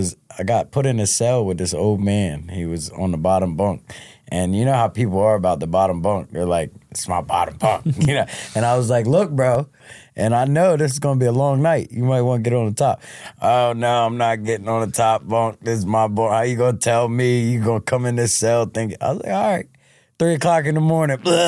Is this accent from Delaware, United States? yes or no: yes; Delaware, United States; Yeah, born and raised in Delaware.